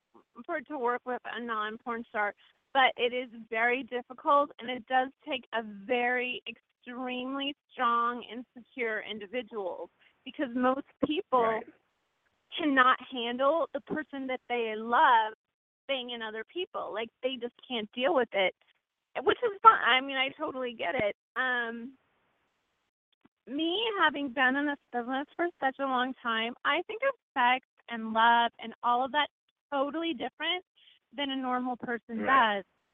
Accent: Portland, Oregon, United States; I flew into Portland. That's my hometown, for my high school reunion.

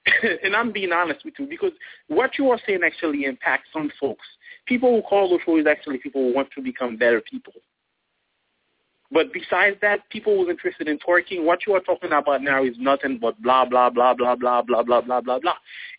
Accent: Haiti; English is a second language; now in United States; I wasn't born here in the United States. By birth, I'm Haitian. I was born in Haiti. I moved here at a certain age. Did not know how to speak English.

